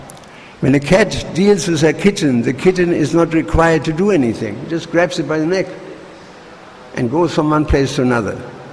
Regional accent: Germany; English is a second language; I'm asking an American soldier Germany was occupied by the Americans, and they came every day with a huge pot of porridge into the kindergarten with lots of raisins

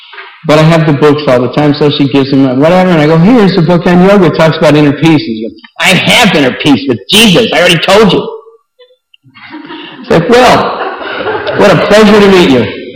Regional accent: Ireland; because I'm Irish and I'm a hockey player

